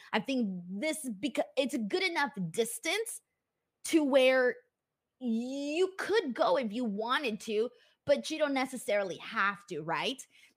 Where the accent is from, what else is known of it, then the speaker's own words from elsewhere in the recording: California, United States; So, look, California, I'm from California, by the way.